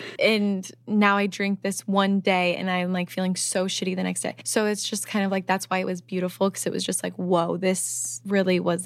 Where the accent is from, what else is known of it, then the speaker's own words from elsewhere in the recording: Midwest, United States; I'm from the Midwest